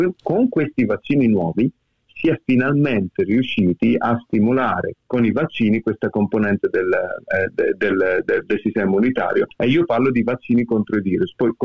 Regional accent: Lanciano, Abruzzo, Italy; sono nato e cresciuto in Abruzzo, a Lanciano, e sono stato uno dei pochi della mia famiglia a studiare.

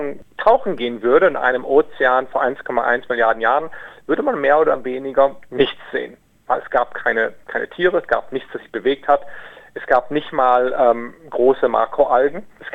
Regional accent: Lower Saxony, Germany; also born or lived in Freiburg; Ich habe da ziemlich lange gewohnt, aber ursprünglich komme ich aus Norddeutschland, aus Niedersachsen, in der Nähe der Grenze zu Holland.

